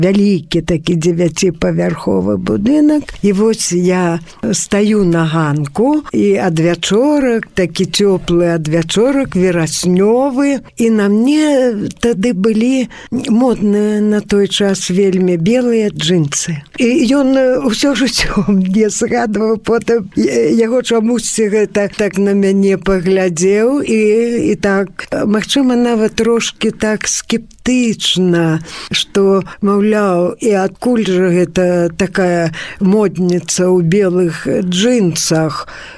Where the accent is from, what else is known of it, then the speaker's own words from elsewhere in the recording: Byaroza, Brest Region, Belarus; Я кажу: «Ну, родам з Берасцейскай вобласці, з Брэшчыны». «А, так і я ж з Брэшчынскай вобласці. Адкуль? З якога месца?» Я кажу: «З Бярозы».